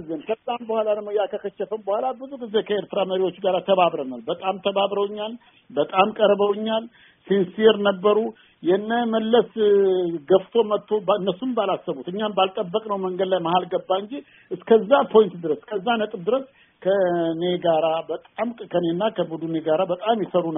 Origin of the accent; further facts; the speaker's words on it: Eritrea; አገረ ገዢ ሆኜ ኤርትራ ተመለስኩኝ። ያ ደግሞ ልዩ ስሜት ነበር። ምክንያቱም ከ18 አመት በኋላ እንደገና ጁኒየር ኦፊሰር ሆኜ ያደኩበት ሀገር